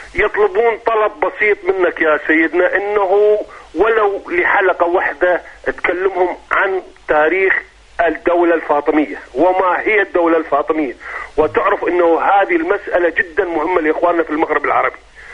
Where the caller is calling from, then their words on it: United Kingdom; أنا أكلمك من بريطانيا